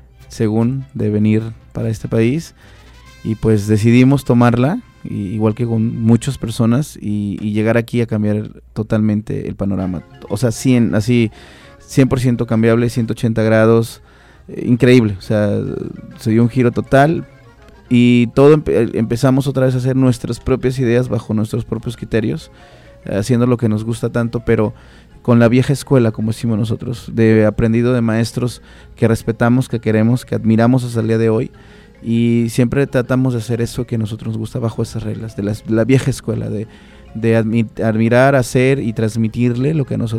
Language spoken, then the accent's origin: Spanish; Veracruz, Mexico; nosotros somos de Veracruz, el Veracruz que se está bailando, porque uh-huh, yo soy de allá, yo vengo de allá